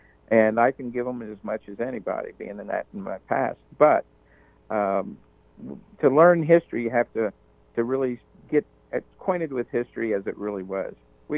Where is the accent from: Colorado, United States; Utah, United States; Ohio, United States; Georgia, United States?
Ohio, United States; Cincinnati; And she said, "Where are you from?" I said, "Well, I'm from Cincinnati."